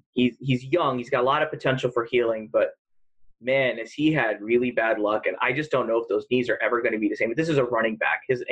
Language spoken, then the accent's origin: English; New York, United States; born there; My dad, so I was born in New York. My dad's a Giants fan.